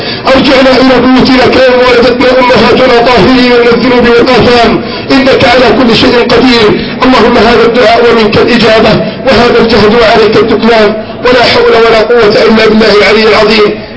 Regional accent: Egypt; بلدنا مصر

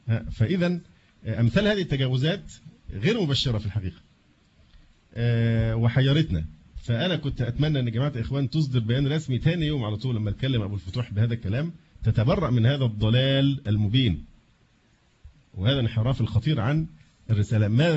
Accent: Egypt; عندنا في مصر

